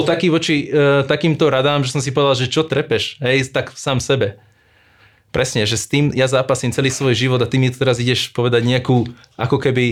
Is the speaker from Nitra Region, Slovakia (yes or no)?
yes; Šaľa, Nitra Region, Slovakia; also born or lived in London; späť v mojom rodnom meste, kde som vyrastal. Bolo to mesto Šala.